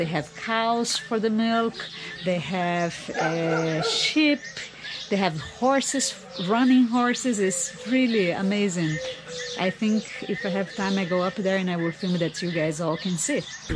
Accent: Brazil; English is a second language; I am from Brazil.

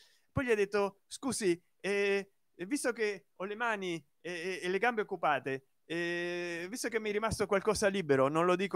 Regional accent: Apulia, Italy; born there; now in Como, Italy; ma sono nato in Puglia, bellissima anche la Puglia.

